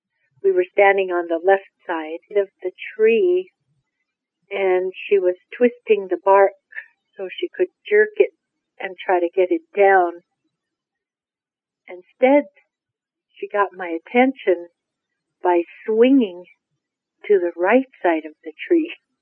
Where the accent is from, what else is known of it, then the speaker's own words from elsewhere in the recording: Kake, Alaska, United States; I am of the Raven people, of the freshwater marked salmon. I am a child of the killer whale, and I'm from Cake, Alaska.